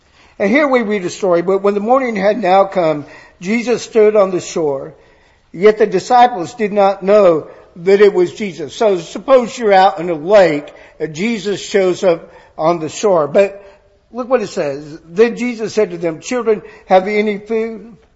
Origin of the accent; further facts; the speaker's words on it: California, United States; I mentioned I grew up in California, and so, you know, what they taught about modest apparel was quite different.